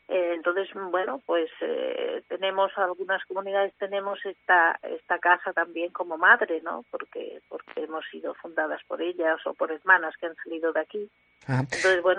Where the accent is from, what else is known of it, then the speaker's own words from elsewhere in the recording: Spain; y el resto de hermanas somos españolas.